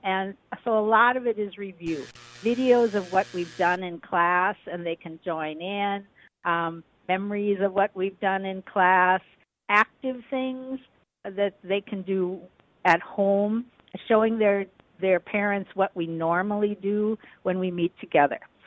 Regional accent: Hawley, Minnesota, United States; Well, I grew up in Hawley, Minnesota, which is by Moorhead.

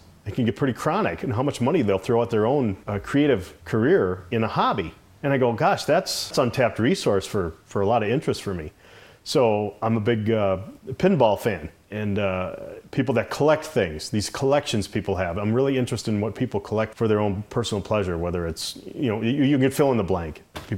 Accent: Pilot Mound, Minnesota, United States; I'm an artist, and I'm from Pilot Mound, Minnesota.

